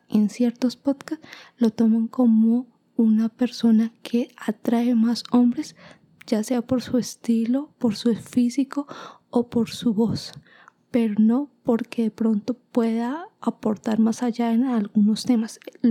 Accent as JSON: {"language": "Spanish", "region": "Bogotá", "country": "Colombia", "said": "Soy de Bogotá, Colombia … Soy una oyente de podcast colombianos y algunos de habla hispana a nivel Latinoamérica."}